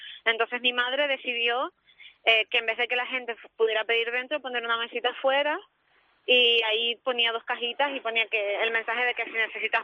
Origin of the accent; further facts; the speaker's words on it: Fuerteventura, Canary Islands, Spain; moved away as an adult; now in Tenerife, Spain; yo, por ejemplo, soy de Fuerteventura y vine a Tenerife a estudiar hace 5 años.